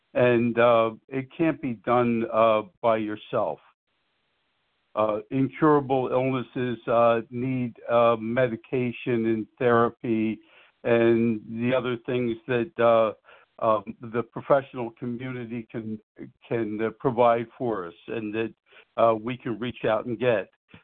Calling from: New Jersey, United States; I'm calling from Southern New Jersey

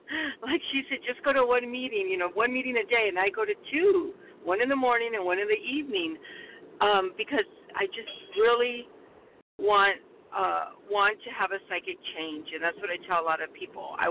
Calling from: California, United States; Yes, I'm calling from California.

